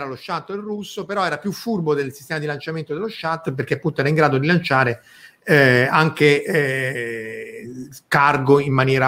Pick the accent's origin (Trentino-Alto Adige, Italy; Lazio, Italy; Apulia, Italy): Lazio, Italy; Rome; e poi noi siamo di Roma, se c'è un impero è quello.